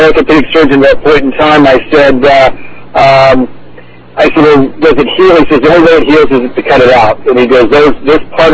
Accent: Lancaster, California, United States; Well, I'm from the Yellow Valley, Lancaster, Palmdale area, about 8 miles north of Los Angeles.

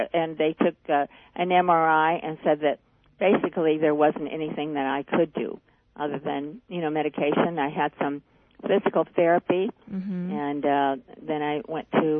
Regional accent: Huntington Beach, California, United States; Well, I'm from Huntington Beach, and I'm an electrologist.

